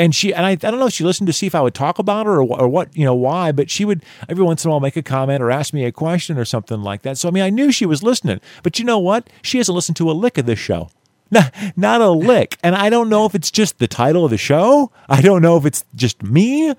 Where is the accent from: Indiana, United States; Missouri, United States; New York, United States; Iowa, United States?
Missouri, United States; I'm from the Missouri. I'm from the Show Me State.